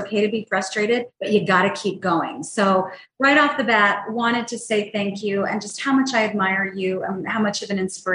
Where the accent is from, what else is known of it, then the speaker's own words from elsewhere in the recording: El Paso, Texas, United States; I am born and raised in El Paso, Texas. I raised my kids in El Paso, Texas. I'm a third generation El Pasoan. I am truly a woman of the border.